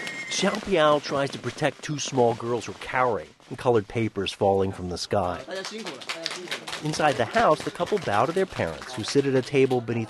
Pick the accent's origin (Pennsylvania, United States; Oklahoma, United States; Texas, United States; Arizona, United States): Pennsylvania, United States; Philadelphia; he took his name from Rocky Balboa, the fictional boxer from my hometown, Philadelphia.